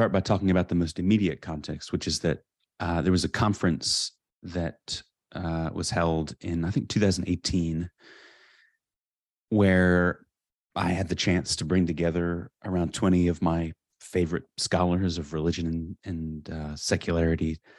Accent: California, United States; I mean, I grew up in California in a suburb, and I was raised in a religious community.

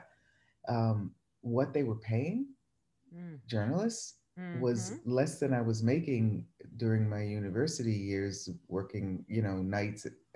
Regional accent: Boston, Massachusetts, United States; moved away as an adult; also born or lived in New York; born and raised in Boston, went to university in New York, even though I was supposed to go to university in Boston, with a scholarship

